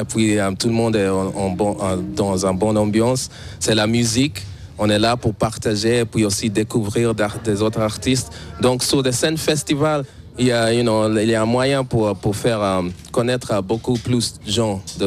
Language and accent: French; Switzerland; j'ai grandi la plupart de ma vie ici. Donc, mes amis, je connais tous les roues, c'est chez moi ici.